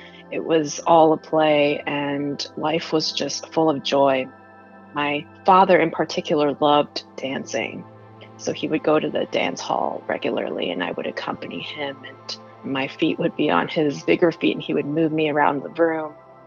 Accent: Shijiazhuang, Hebei, China; I was born in North China in a town called Shijiazhuang, just 2-3 hours outside of Beijing. And that's where many of my mother's family lived. And my dad's family lived not too far away.

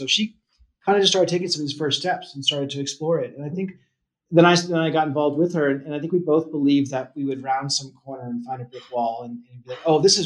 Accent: East Coast, United States; now in Boulder, United States; I think I grew up on the East Coast. I'm now living in Boulder, Colorado. So a big change there.

